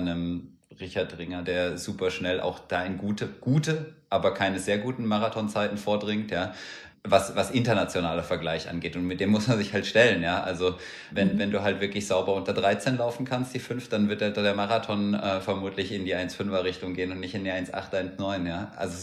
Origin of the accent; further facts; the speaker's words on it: Hesse, Germany; Ich bin ja in Hessen aufgewachsen